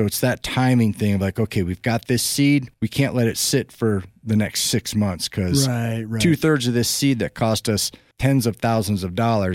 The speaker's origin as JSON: {"language": "English", "region": "Nevada", "country": "United States", "said": "And I just say that because I'm from Nevada and this is where I've lived most of my life"}